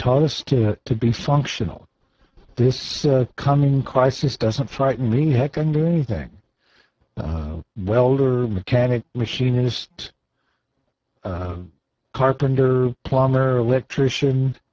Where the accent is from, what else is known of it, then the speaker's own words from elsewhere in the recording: Chicago, Illinois, United States; My brothers and I, although we grew up in Chicago, anytime something needed to be done